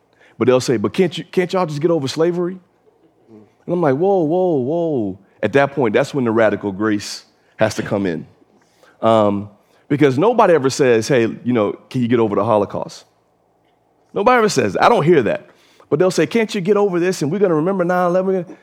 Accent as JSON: {"language": "English", "town": "Philadelphia", "region": "Pennsylvania", "country": "United States", "said": "because for me, you know, I'm from Philly, you know, 16 years hood, trained with these things, man."}